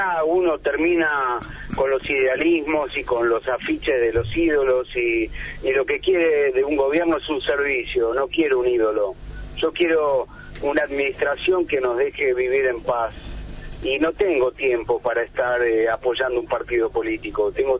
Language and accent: Spanish; Argentina; Mira, yo paso aproximadamente 8 meses al año en mi país, en la Argentina.